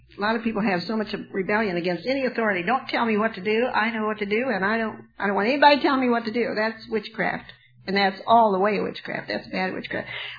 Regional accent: California, United States; now in Arkansas, United States; I feel Arkansas is enough of a mission for me. When I came here from California, I thought I was coming to a mission field, and I was.

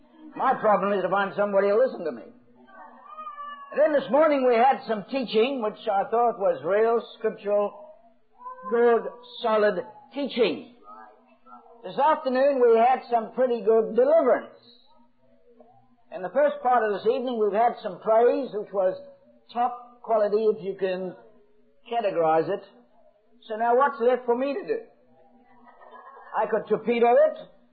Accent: Scotland, United Kingdom; I'm Scottish, so tears come quite easily.

